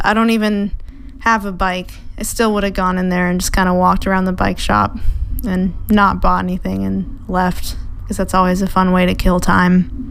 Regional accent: Houston, Texas, United States; I am not from Austin. I'm from Houston, Texas.

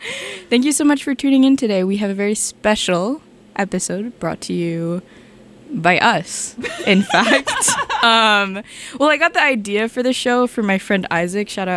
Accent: New York, United States; accent: New York; Okay, whoa, my New York accent.

